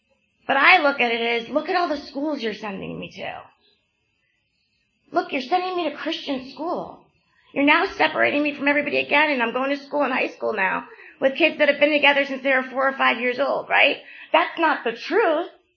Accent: Atlantic Highlands, New Jersey, United States; Hey, so I am from Atlantic Highlands.

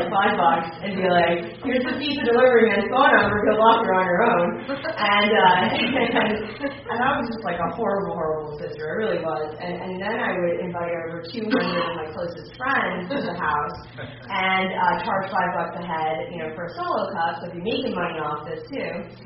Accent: New Jersey, United States; Growing up in New Jersey does not look like a change in becoming an alcoholic, no matter how much that show wants to portray us to be.

